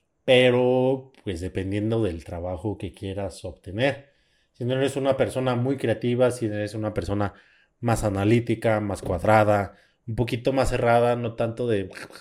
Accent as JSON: {"language": "Spanish", "town": "San Francisco del Rincón", "region": "Guanajuato", "country": "Mexico", "said": "yo me tengo que regresar a mi casa en San Francisco del Rincón, Guanajuato. Para aquellos que no saben, pues yo soy San Francisco del Rincón, en Guanajuato, México"}